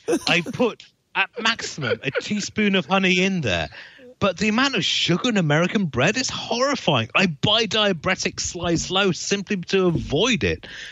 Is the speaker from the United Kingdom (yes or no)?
yes; United Kingdom; But no, I mean, as a Brit, this has been something